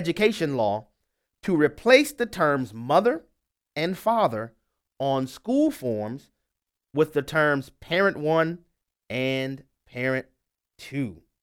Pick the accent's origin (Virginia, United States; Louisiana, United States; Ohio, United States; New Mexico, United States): Louisiana, United States; We'll start in my home state, Louisiana, where Chris is on the line.